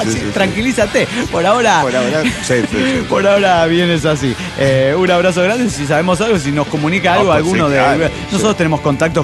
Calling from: Los Angeles, California, United States; de Los Ángeles, California, United States.

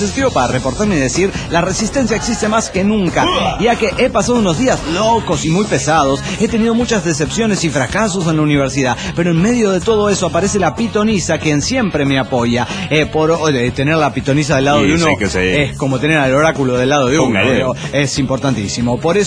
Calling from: Cochabamba, Bolivia; de Cochabamba, Bolivia.

